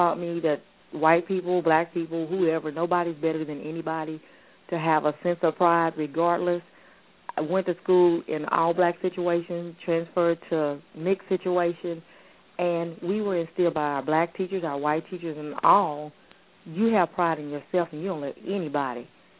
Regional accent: Texas, United States; I am born in the South, raised in the South, and I'm still in the South.

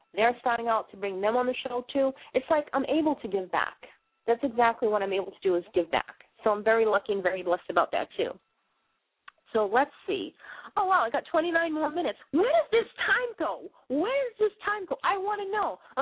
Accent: Boston, Massachusetts, United States; now in Maine, United States; because, you know, I am from Boston, originally from, and I'm up here in Maine.

